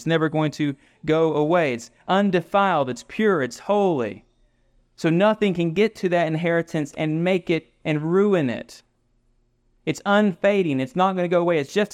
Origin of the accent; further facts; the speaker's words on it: Florida, United States; Like I grew up in the Panhandle, and there's like, you know, but Louisiana food's good.